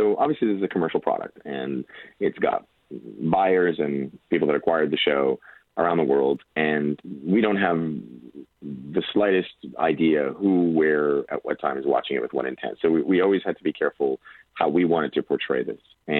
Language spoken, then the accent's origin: English; Israel; I'm Jewish and I'm from Israel, and some of my family was in Europe at the time of the Holocaust.